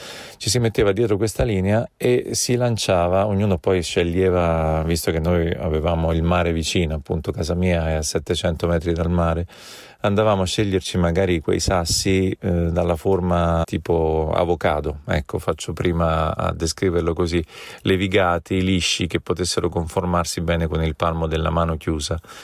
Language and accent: Italian; Porto Sant'Elpidio, Marche, Italy; Sono nato e cresciuto a Porto Sant'Elpidio, in un quartiere che si chiama Faleriense. Porto Sant'Elpidio è un paese lungo una dozzina di chilometri, lungo la statale, sulla costa adriatica